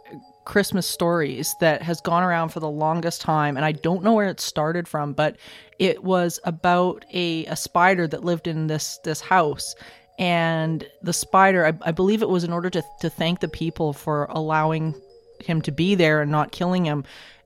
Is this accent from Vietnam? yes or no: no; Alberta, Canada; I'm from Alberta. So, and in Alberta, it's the Canadian mirror of Wisconsin, basically, is what it is. And it's cold and oftentimes very snowy